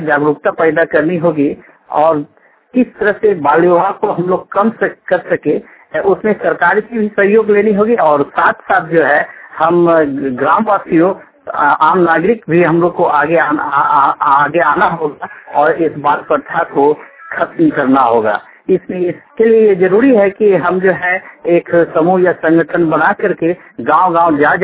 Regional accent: Dumka, Jharkhand, India; मैं दुमका कैंटवास से हूँ।

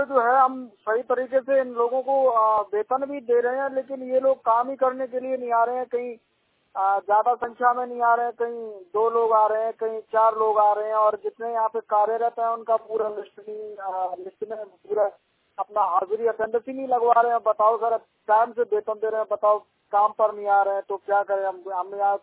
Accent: Usrahar, India; और मैं उसराहार का ही रहने वाला हूँ।

